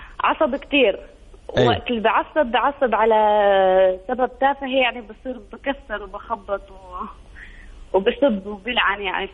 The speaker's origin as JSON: {"language": "Arabic", "country": "Syria", "said": "انا اول شيء بدي اقول لك انا سوريه"}